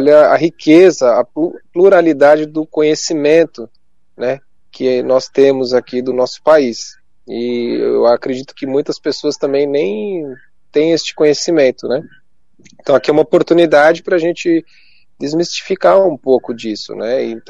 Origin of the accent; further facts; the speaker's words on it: Brazil; digo isso como brasileiros, né?